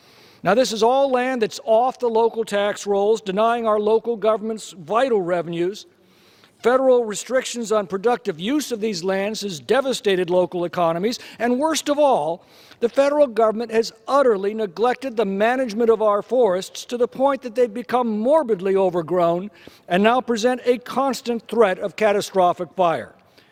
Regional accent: California, United States; it owns 46% of my home state of California and 93% of Alpine County in my district.

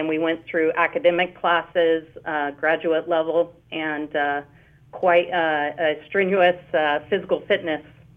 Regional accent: California, United States; So I grew up in Calaveras County, graduated from Calaveras High School.

